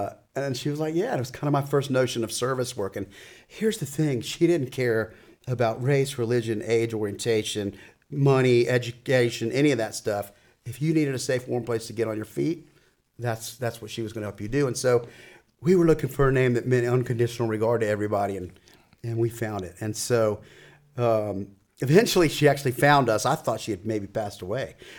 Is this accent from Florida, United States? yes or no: yes; Gainesville, Florida, United States; That's how we grew up down, you know, we're from Gainesville, Florida.